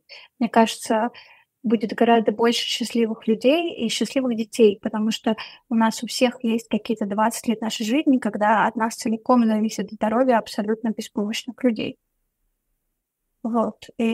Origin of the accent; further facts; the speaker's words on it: Moscow, Russia; И я ей просто сказала правду, что я из России, что я из Москвы.